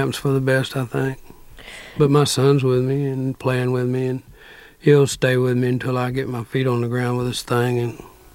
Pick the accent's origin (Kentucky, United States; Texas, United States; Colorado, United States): Texas, United States; Corsicana; also born or lived in Waco, Texas; I was born in Corsicana, Texas. And it's about 53 miles northeast of Waco, Texas. And I lived there until I was 12 years old.